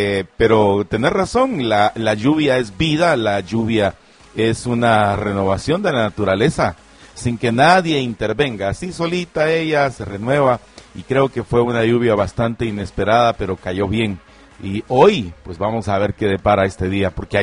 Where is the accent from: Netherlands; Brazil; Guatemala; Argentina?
Guatemala; Huehuetenango; Y en efecto, allá por mi tierra, en Huehuetenango, hasta cayó granizo.